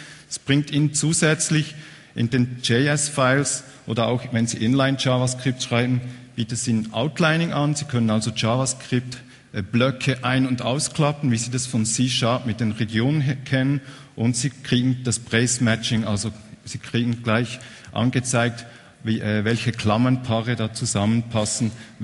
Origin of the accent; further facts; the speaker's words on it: Bern, Switzerland; ich komme aus Bern